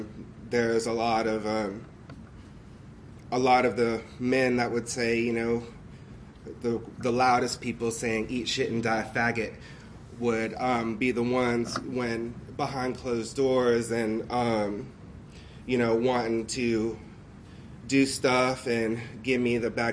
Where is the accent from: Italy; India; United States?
United States; Pensacola, Florida; I'm an addict. I'm from Pensacola.